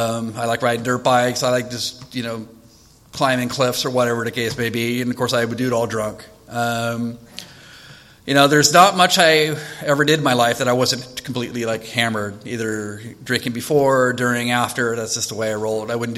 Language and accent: English; California, United States; I was actually raised in this area. I grew up here in Dolly Gardens until junior high. So, raised in the 80s.